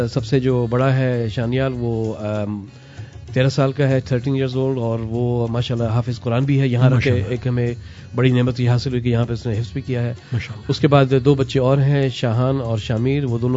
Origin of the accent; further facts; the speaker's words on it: Karachi, Sindh, Pakistan; moved away as an adult; also born or lived in England; میں پاکستان میں کراچی میں پیدا ہوا تھا اور اس کے بعد وہیں پر ہی اسکول میں تعلیم حاصل کی.